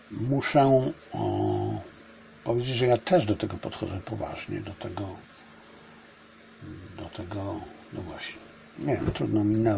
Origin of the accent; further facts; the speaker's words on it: China; a w tym, że jestem zarówno Polakiem, jak i Chińczykiem, i katolikiem, i konfucjanistą